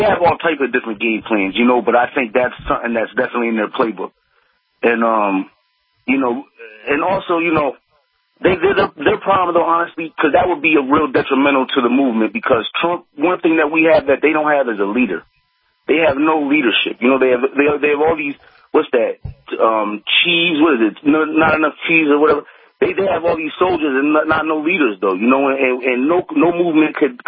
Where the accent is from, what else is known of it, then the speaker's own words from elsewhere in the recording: East Coast, United States; You know, I'm from the East Coast, but I've been living in California last year.